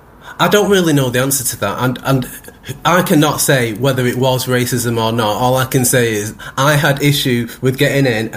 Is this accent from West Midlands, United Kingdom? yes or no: no; Manchester, North West England, United Kingdom; Well, I'm a proud Mancunian. I was born and bred in Manchester, and it took me a while to come to terms with who I was.